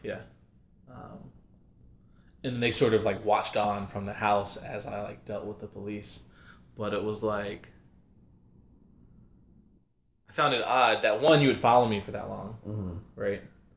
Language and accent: English; Cincinnati, Ohio, United States; So I grew up in Cincinnati, and I went to a really like wealthy high school, Cincinnati Country Day.